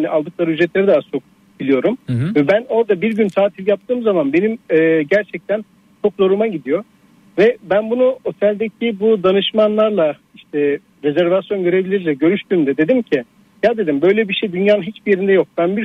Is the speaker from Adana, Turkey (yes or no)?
no; Çorum, Turkey; Peki ben kendi şehrimde Çorumluyum ben.